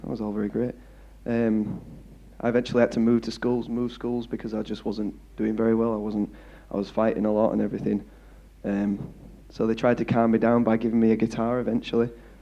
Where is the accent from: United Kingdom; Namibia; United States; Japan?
United Kingdom; Kettering, East Midlands; born there; I was born in Kettering in 1997.